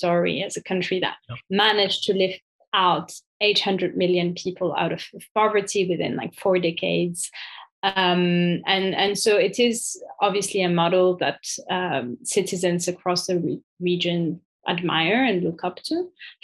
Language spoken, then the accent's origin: English; Algiers, Algiers Province, Algeria; Well, I grew up in Algiers in the 1990s.